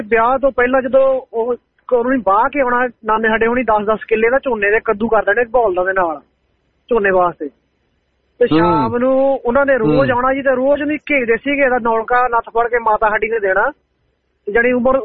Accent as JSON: {"language": "Punjabi", "town": "Garhdiwala", "region": "Punjab", "country": "India", "tie": "born or raised there", "said": "ਜਿੱਦਾਂ ਸਾਡੇ ਮੇਰੇ ਪਿੰਡ ਆ ਬਾਲੇ ਪਿੰਡ ਗੜ੍ਹਦੀ ਵਾਲਾ ਹੁਸ਼ਿਆਰਪੁਰ ਲਾਗੇ ਨਾ ਉਧਰ ਪ੍ਰਸੀਨ ਕਹਿੰਦੇ ਆ"}